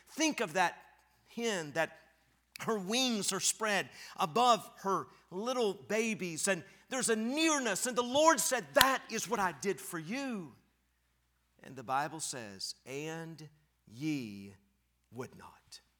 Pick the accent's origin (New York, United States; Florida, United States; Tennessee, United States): Tennessee, United States; Knoxville; I grew up in Knoxville, Tennessee. I loved my English teacher, but I didn't know how to speak really good English.